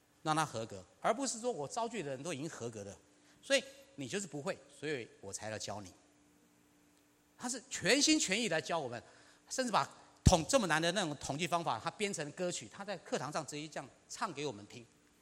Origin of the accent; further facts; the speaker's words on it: Taiwan; I'm a Taiwanese、我是台湾人啊。